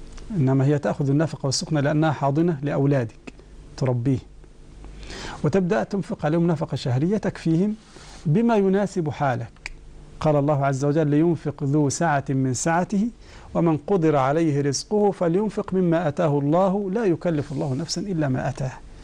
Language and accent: Arabic; Egypt; المهر عندنا في مصر اسمه القائمة